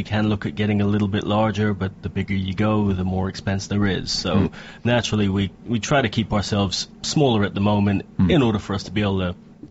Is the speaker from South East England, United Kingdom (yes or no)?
yes; Rochester, South East England, United Kingdom; I am from Rochester.